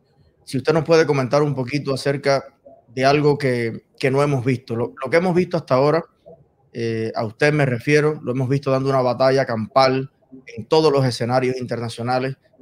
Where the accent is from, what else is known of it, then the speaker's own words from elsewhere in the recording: Cuba; una gran pena que tengo como cubano